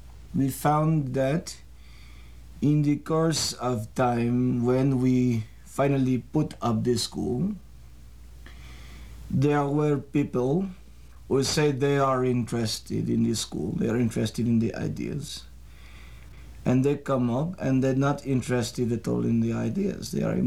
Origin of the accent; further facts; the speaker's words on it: Iran; English is a second language; This was done a long time ago, back in my home country.